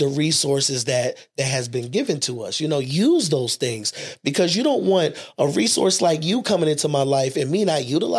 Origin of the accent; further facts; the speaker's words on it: Harlem, New York, United States; I'm from Harlem, so it's about clothes.